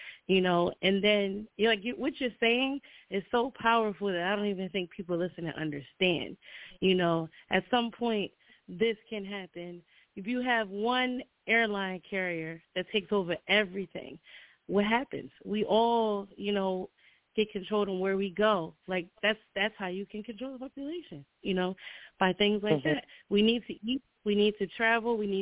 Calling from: New Jersey, United States; I'm calling from Jersey.

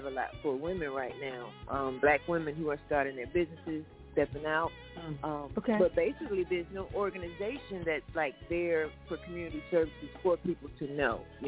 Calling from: Tampa, Florida, United States; I'm calling from Tampa, Florida.

